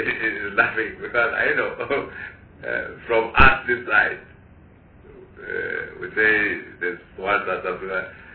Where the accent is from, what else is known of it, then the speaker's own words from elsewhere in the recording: Pretoria, Gauteng, South Africa; I'm from Pretoria, that type of thing.